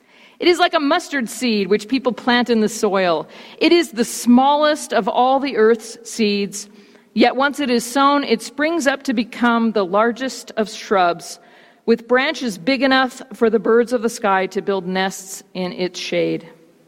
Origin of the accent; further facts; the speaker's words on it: Sylmar, California, United States; To be more precise, I grew up in Sylmar, a small suburban community so named for the Spanish for the sea of olives that grew there.